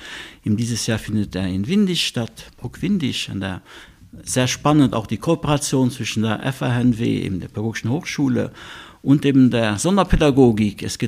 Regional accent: Luxembourg; accent: Moselle Franconian; moved away as an adult; now in Switzerland; Ich komme aus Luxemburg, deshalb habe ich so einen moselfränkischen Akzent.

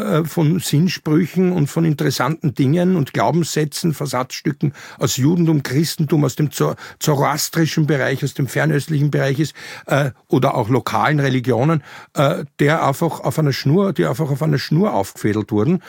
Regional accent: Austria; Also in Deutschland kennt man ihn, bei uns in Österreich, wie üblich, mit ein bisschen Verspätung, war das dann um 1900 der akademische Kulturkampf.

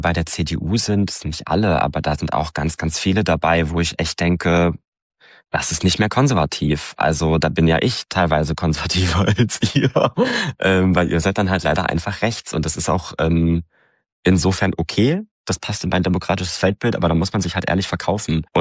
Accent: Saxony-Anhalt, Germany; ich bin in Sachsen geboren, ich bin in Sachsen-Anhalt groß geworden.

